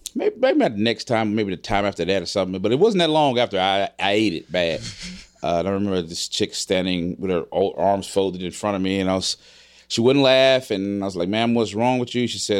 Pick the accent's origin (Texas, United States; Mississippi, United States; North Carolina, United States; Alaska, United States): Mississippi, United States; I'm from Mississippi originally.